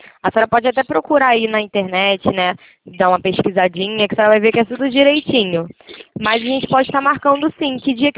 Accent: Rio de Janeiro, Brazil; Eu sou do Rio.

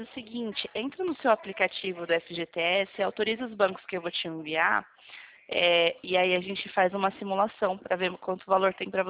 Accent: Americana, São Paulo, Brazil; Eu sou de Americana.

